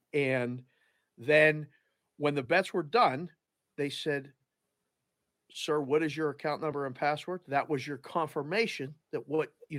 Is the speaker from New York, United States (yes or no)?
no; Pittsburgh, Pennsylvania, United States; So I grew up in Pittsburgh, graduate school, Penn State, broadcast journalism degree.